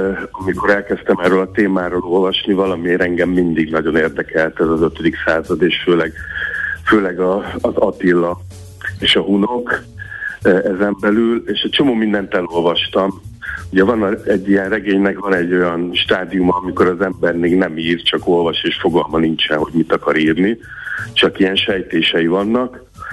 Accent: Szentes, Csongrád-Csanád, Hungary; born there; ami valószínűleg ott a Tisza túlsó partján lehetett, ahol én egyébként születtem.

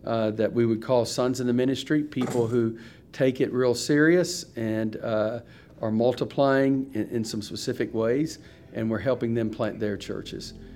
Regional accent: Keller, Texas, United States; I'm from Keller, Texas, which is one of the suburbs in the DFW Metroplex.

